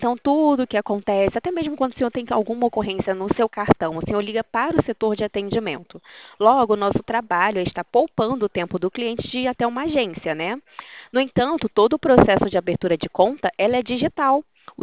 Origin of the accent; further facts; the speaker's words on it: Rio de Janeiro, Brazil; Sim, eu sou do Rio de Janeiro, nós somos do Rio de Janeiro